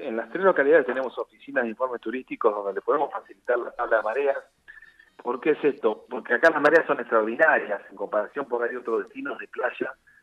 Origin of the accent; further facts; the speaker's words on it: Patagonia, Argentina; No, no somos el Caribe, somos la Patagonia Argentina, y es una playa preciosísima de nuestra Patagonia y de nuestro país.